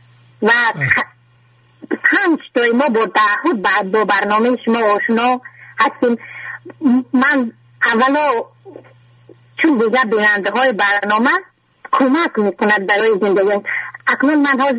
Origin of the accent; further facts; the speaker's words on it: Tajikistan; من از تاجیکستان هستم